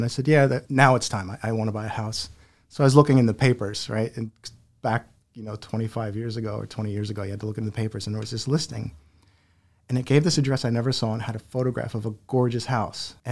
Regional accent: Princeton Junction, New Jersey, United States; Well, I grew up in Princeton Junction.

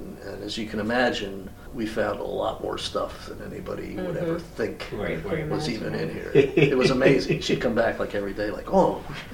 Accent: New Jersey, United States; I grew up in Monmouth County.

